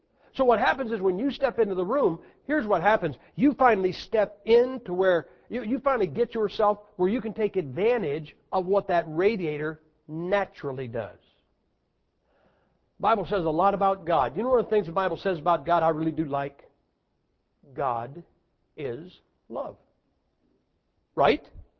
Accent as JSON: {"language": "English", "region": "Ohio", "country": "United States", "said": "And I'm from Ohio, and we used to, you know, we have winter."}